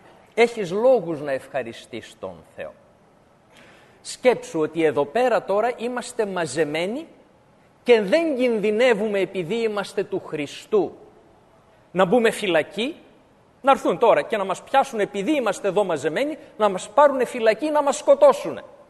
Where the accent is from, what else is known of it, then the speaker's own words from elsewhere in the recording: Greece; Και βλέπετε, εμείς ως Έλληνες έχουμε ως εθνικό σπορ την γκρίνια.